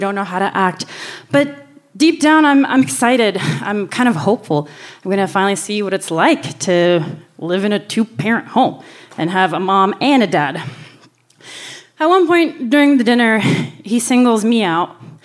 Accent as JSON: {"language": "English", "country": "Yemen", "tie": "born or raised there", "moved": "yes", "lives_now": "United States", "said": "I'm coming straight from Muhammad Ali Uthman School in Yemen, where I wore a burqa outside of the school and thrust right into American public school. So it was a huge culture shock."}